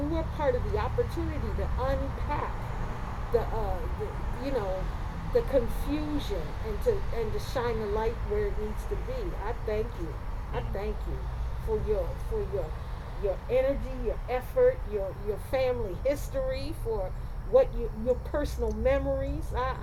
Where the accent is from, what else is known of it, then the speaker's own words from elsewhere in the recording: Baltimore, Maryland, United States; I don't say dog like that, and I was born and raised in Baltimore.